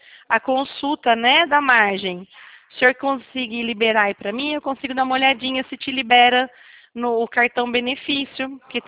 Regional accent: Botucatu, São Paulo, Brazil; Eu sou de Botucatu, aí perto.

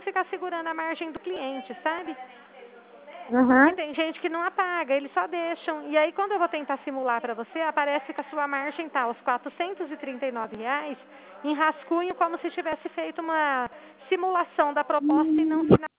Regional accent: Dracena, São Paulo, Brazil; Então, eu sou daqui de Dracena.

